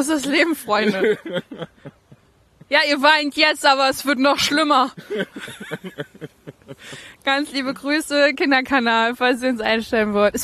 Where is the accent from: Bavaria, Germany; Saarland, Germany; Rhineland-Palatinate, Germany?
Saarland, Germany; Als Saarländer